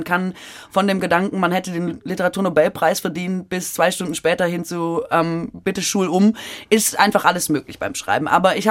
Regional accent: Baden-Württemberg, Germany; ich bin ja Schwäbin

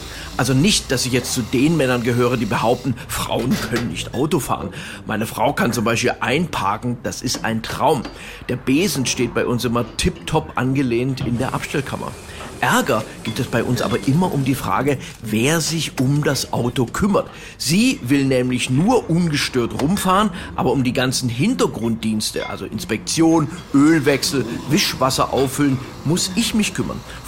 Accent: Baden-Württemberg, Germany; born there; ich bin gebürtiger Schwabe.

